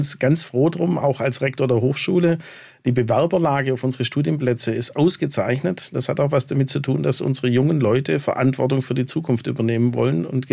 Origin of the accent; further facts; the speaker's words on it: Baden-Württemberg, Germany; Ich bin auf der Schwäbischen Alb aufgewachsen. Um uns rum, wie für viele Menschen hier im Land, war überall Wald. Mein Elternhaus grenzte an eine Schafweide und direkt dahinter war eben Wald.